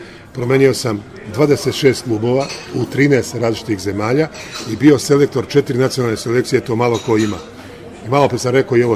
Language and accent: Serbian; Belgrade, Serbia; ja sam iz Republike Srpske, isto moj otac, da tako kažem, ja sam rođen i Beograđanin, moj otac je sa Sokoca, znači Romanija, a od majka mi iz Rogatice, isto Republika Srpska, isto pod Romanija.